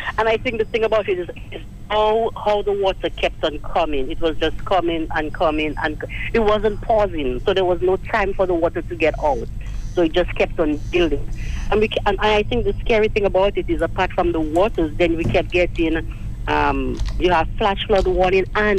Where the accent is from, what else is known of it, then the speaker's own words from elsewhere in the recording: Dominica; I was raised in Dominica.